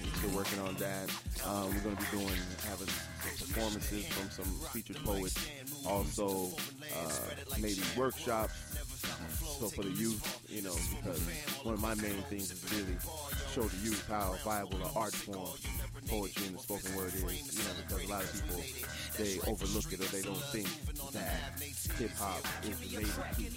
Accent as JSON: {"language": "English", "region": "Ohio", "country": "United States", "tie": "born or raised there", "said": "You know, growing up in Ohio, I had the opportunity, I got to see Nicky Giovanni."}